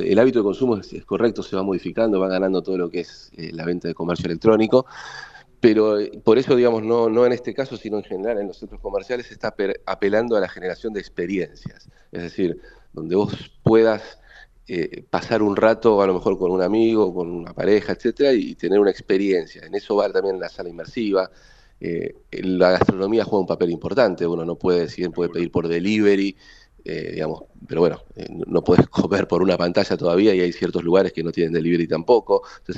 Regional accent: Rosario, Santa Fe, Argentina; yo nací, crecí en Rosario, en el centro de Rosario precisamente, y formó parte de mi infancia, de mi adolescencia

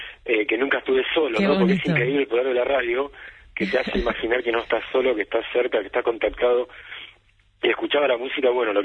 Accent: Argentina; mi plan era llegar directamente a Mar del Plata, ¿no? Donde yo soy argentino

